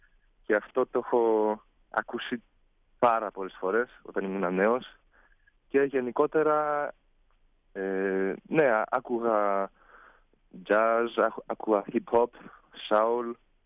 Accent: Switzerland; also born or lived in Turkey; Ναι, εκεί μεγάλωσα στην Ελβετία και στην Τουρκία λίγο, ήταν 4 χρόνια, αλλά ήμουνα ακόμα νέος, ήμουνα 8 με 12 ετών.

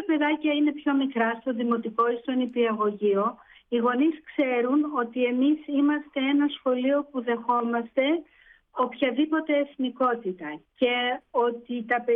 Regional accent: Athens, Attica, Greece; moved away as an adult; now in South Africa; γεννήθηκα στην Ελλάδα, πήγα σχολείο στην Ελλάδα, στην Αθήνα. Mm-hmm. Ήρθα εδώ στην Νότιο Αφρική

